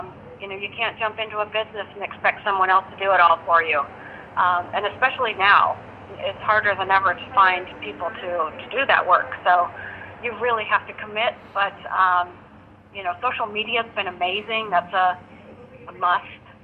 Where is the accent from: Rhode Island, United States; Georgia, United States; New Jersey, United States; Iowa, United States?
Iowa, United States; All right. Well, I grew up in Iowa. I was an art student in college